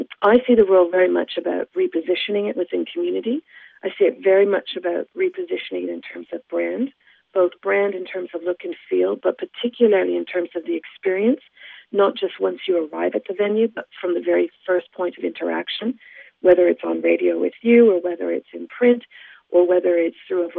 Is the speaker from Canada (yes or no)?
yes; Listowel, Ontario, Canada; Well, I actually grew up in the area. I grew up down in Listowel, Ontario, where my parents are still to this day.